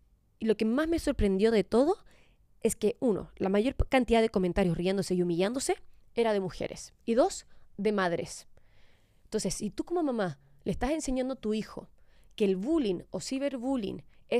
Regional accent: Chile; No como si soy una chilena.

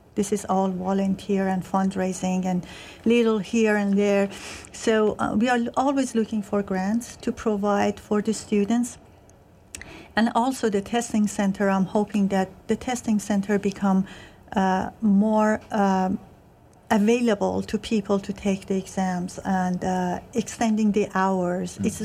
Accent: Iran; English is a second language; moved away as an adult; I'm originally from Iran.

